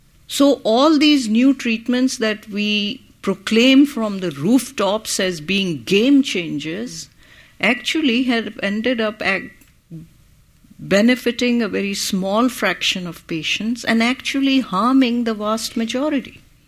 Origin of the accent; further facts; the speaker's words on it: New York, United States; You know, I'm from New York.